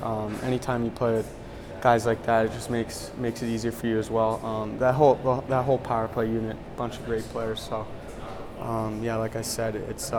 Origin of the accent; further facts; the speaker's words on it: Toronto, Ontario, Canada; as growing up in Toronto, I think there was a World Junior in 2015.